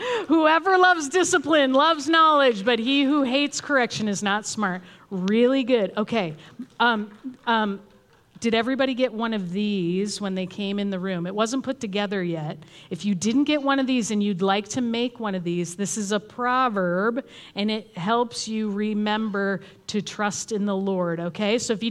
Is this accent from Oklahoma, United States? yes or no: no; Chicago, Illinois, United States; I had to go back to my home state, Chicago, Illinois is the state, and then all the way to Washington.